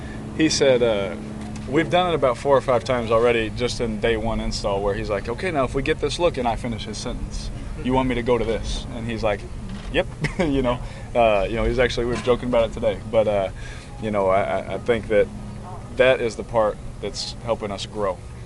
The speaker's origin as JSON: {"language": "English", "town": "Fresno", "region": "California", "country": "United States", "tie": "born or raised there", "also_born_or_lived": "Bakersfield", "said": "growing up in Fresno and Bakersfield, you know, running around with nothing to do there"}